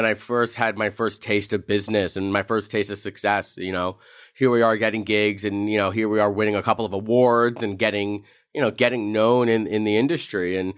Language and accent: English; New York, United States; moved away as an adult; So I'm originally from New York, and so throughout my whole upbringing, you know, I was surrounded just by the creative arts, by musicians, and upon moving to Southern California in the late 90s